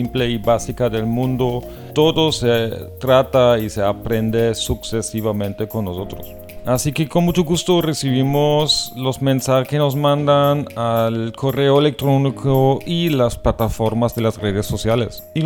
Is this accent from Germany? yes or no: yes; Germany; Spanish is a second language; Soy alemán y nací en el norte de Alemania, cerca de Bremen. Aprendí el español en la Universidad de Colonia, Alemania, y después fui a estudiar en la UIS, la Universidad de Bucaramanga